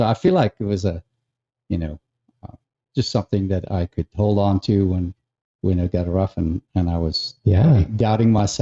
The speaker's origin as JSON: {"language": "English", "town": "Pretoria", "region": "Gauteng", "country": "South Africa", "tie": "born or raised there", "also_born_or_lived": "Johannesburg / Cape Town", "moved": "as an adult", "lives_now": "United States", "said": "I was born and raised in Pretoria, South Africa, lived a little bit in Joburg, or Johannesburg"}